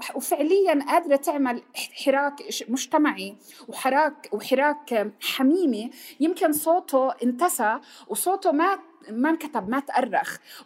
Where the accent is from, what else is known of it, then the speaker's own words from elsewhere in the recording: Palestine; ونحن كفلسطينيين لمدة كتير طويلة من الزمن